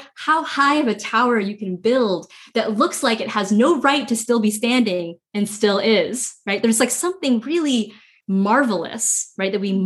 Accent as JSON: {"language": "English", "town": "Phoenix", "region": "Arizona", "country": "United States", "tie": "born or raised there", "said": "this describes my hometown in Phoenix, Arizona"}